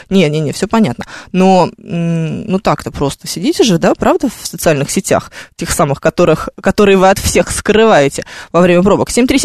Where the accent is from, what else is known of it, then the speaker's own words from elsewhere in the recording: Moscow, Russia; Я еще москвичка, да, скажем прямо.